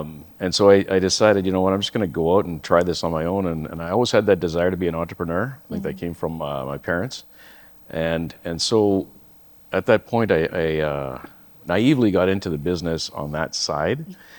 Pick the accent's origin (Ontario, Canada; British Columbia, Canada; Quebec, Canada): British Columbia, Canada; also born or lived in Alberta; I'm Canadian. And grew up in British Columbia, and then I was taken to Alberta through a job transfer